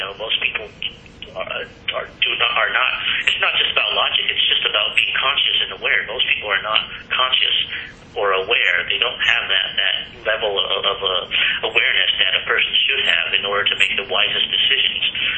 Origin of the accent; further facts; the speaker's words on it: United States; You know, whereas when I grew up in America, I noticed a lot of people